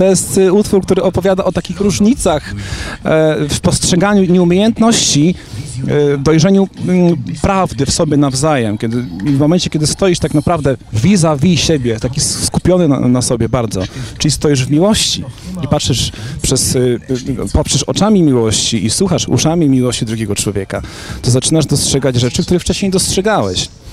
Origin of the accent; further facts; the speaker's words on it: Zubrzyca, Lesser Poland, Poland; nawet u siebie na wsi, w Zubrzycy, skąd pochodzę, czasami bywam